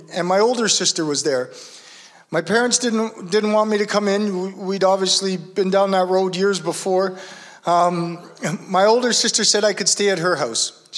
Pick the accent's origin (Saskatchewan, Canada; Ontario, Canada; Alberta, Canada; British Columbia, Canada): Ontario, Canada; Oshawa; I'm from Oshawa, so we had to go through Toronto.